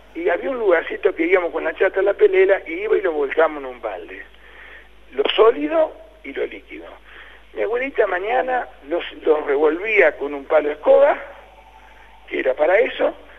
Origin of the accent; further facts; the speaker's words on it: Argentina; soy argentino hasta los huesos. Llevo la marca argentina, etcétera, etcétera, hasta los huesos.